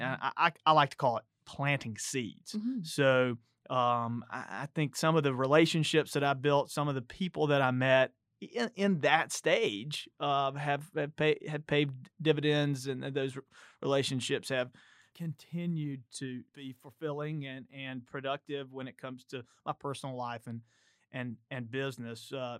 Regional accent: North Carolina, United States; I was new to Clemson. I was new to South Carolina. I grew up in Western North Carolina

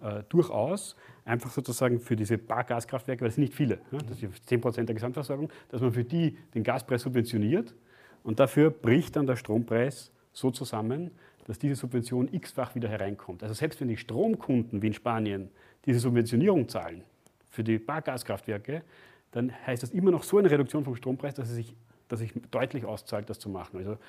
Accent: Austria; haben wir als Österreicher, also auch als österreichische Bundesregierung, da ja sozusagen nur bedingt Zugriff.

